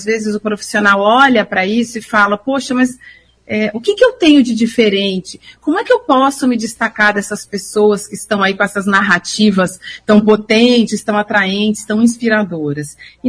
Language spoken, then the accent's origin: Portuguese; Minas Gerais, Brazil; Eu sou do interior de Minas, meio no vai da valsa.